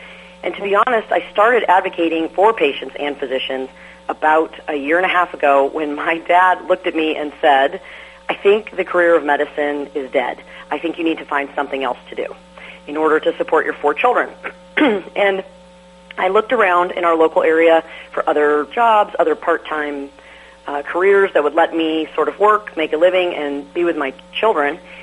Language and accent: English; Washington, United States; I am in Washington State, and I'm in a small town, actually my hometown. I was born and raised here, and my father's been practicing as a pediatrician in this same town since 1970.